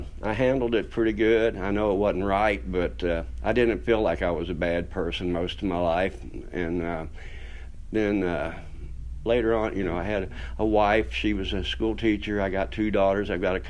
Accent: Augusta, Kentucky, United States; I'm from Kentucky, a little town up on the Ohio River called Augusta. It's a beautiful little town.

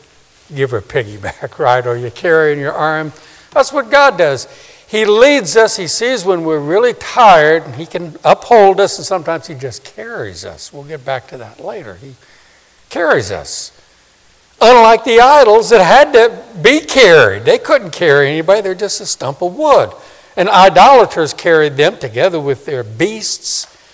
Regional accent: New Orleans, Louisiana, United States; 40 years ago when I knew a couple back in my hometown in New Orleans.

